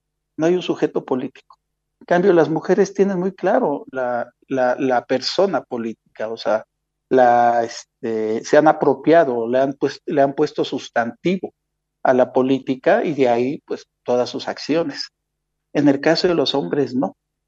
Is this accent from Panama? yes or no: no; Mexico; hacia las personas mexicanas, que somos mexicanas